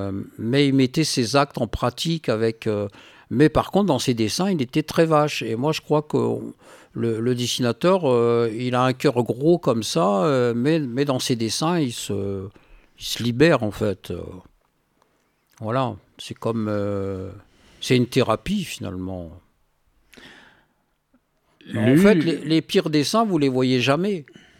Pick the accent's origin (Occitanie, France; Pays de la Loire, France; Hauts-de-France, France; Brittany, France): Hauts-de-France, France; je viens du Nord-Pas-de-Calais, des Hauts-de-France, on a quand même les plus beaux nuages de France.